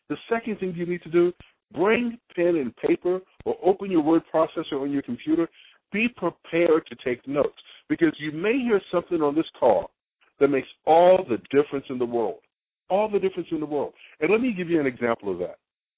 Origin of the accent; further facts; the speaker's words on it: Austin, Texas, United States; I'm from Austin, Texas, and I'm going to Albany, New York